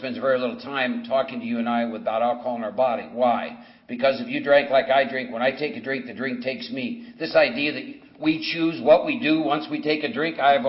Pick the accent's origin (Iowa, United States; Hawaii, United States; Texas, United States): Iowa, United States; Humboldt; I was born and raised in Humboldt, Iowa. It's right out of a movie.